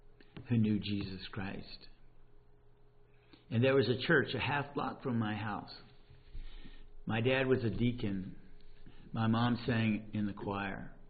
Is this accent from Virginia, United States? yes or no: yes; Richmond, Virginia, United States; Now, as a kid growing up in Oregon Hill, I witnessed a lot of things that were troubling.